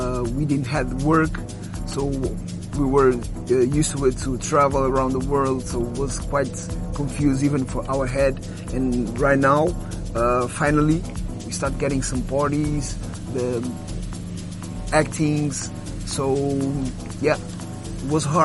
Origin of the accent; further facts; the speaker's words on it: Lisbon, Portugal; born there; English is a second language; So, my dad is from Cabo Verde, my mom is from Angola, Luanda, and I born in Lisbon.